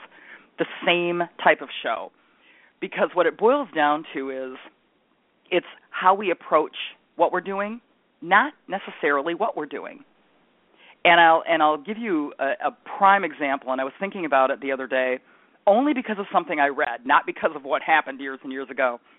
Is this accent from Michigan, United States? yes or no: yes; Michigan, United States; If you ever get a chance to visit Michigan, which is my home state, please do.